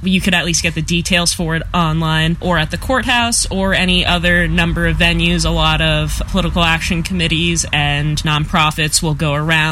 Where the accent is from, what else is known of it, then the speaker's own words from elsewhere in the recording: United States; just as an American